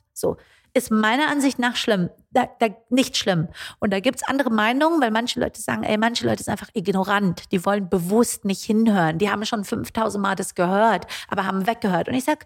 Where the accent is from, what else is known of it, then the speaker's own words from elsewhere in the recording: Frankfurt, Hesse, Germany; Ich bin hier in Frankfurt aufgewachsen mit jeder Menge Sinti und Roma an meiner Schule.